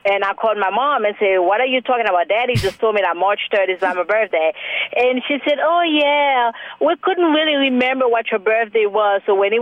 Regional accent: Haiti; I'm from Haiti.

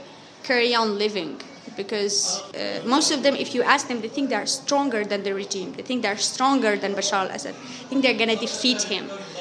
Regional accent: Morocco; English is a second language; from Morocco.

